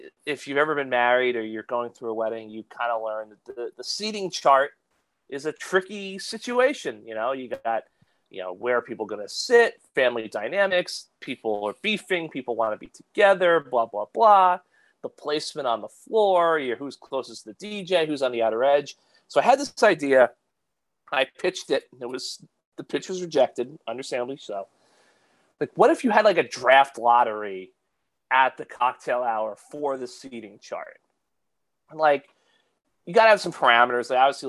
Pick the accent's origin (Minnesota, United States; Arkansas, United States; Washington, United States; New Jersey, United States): New Jersey, United States; You know, I grew up in Morris County. I've been to Wawa maybe like 5 or 6 times in my life